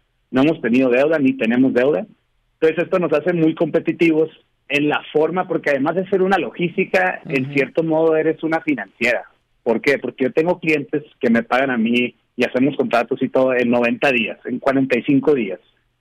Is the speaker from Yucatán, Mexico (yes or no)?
no; Los Mochis, Sinaloa, Mexico; Por mi acento me imagino que ya lo notaste, que soy de Los Mochis, Sinaloa.